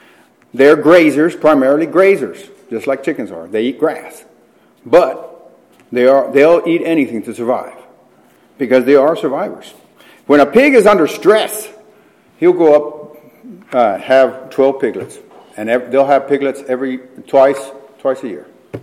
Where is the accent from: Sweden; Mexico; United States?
Mexico; When I was brought up in Mexico, and I'd go to the landfill on occasion to dump trash.